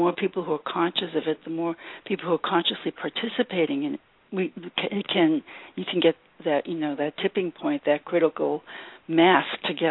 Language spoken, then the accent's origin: English; Cambridge, Massachusetts, United States; I mean, I'm really from Massachusetts, Cambridge, and I've been spending some time in Virginia here for the past few months